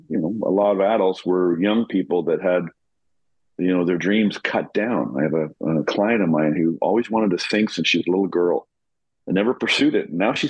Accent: Canada; I'm born and raised in Canada. I divide my time between Canada and New York

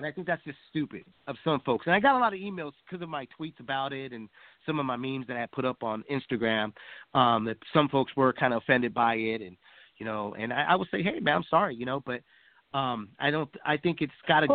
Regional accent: United States; I'm American.

